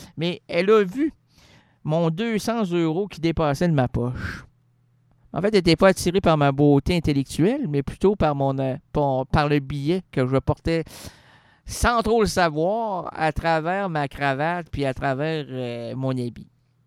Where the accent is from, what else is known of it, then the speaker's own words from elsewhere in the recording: Quebec, Canada; Oui, mais parce que moi, je suis Québécois, ça attire la fille, ça. Ah, oh, l'accent. Je suis laid, mais j'ai l'accent.